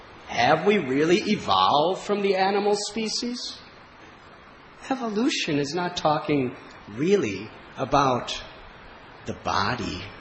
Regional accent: United States; I grew up in America during the civil rights movement.

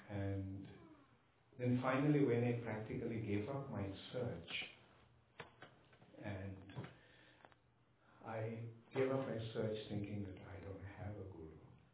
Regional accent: Kolkata, West Bengal, India; I'm from Calcutta, and ISKCON Temple in Calcutta was not too far away from my home

